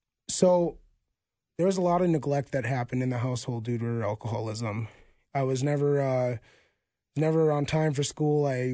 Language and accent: English; Minneapolis, Minnesota, United States; So I'm from Northeast Minneapolis. I grew up out of my grandma's house, actually.